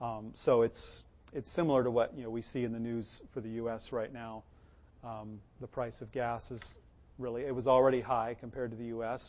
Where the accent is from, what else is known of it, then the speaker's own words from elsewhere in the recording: United States; I think as a pastor and then as an American, I have a couple strikes against me perhaps, but we're welcomed in the village.